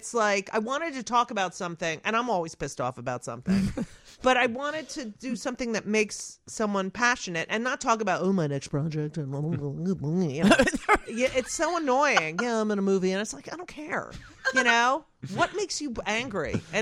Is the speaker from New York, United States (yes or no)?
no; New Jersey, United States; Like I grew up in New Jersey in the suburbs.